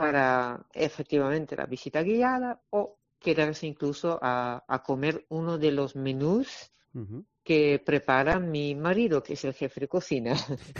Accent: Netherlands; now in Málaga, Spain; somos holandaluces.

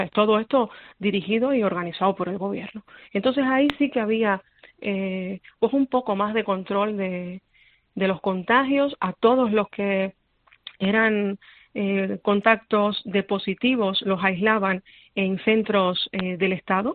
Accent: Holguín, Cuba; yo soy de Holguín, del oriente del país

